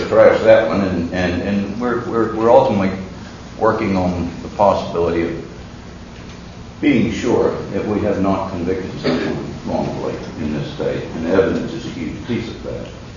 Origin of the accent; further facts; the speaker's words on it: Texas, United States; I'm from East Texas.